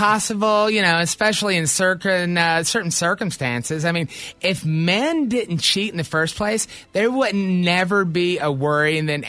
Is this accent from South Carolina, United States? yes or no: yes; South Carolina, United States; I'm from South Carolina, where kids hate their deadbeat baby daddy while they love another girl's deadbeat baby daddy.